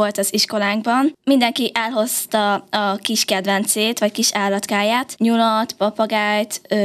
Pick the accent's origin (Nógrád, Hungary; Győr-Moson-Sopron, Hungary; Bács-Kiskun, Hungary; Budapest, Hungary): Bács-Kiskun, Hungary; Szank; és Szankról érkeztem, hetedik osztályos vagyok.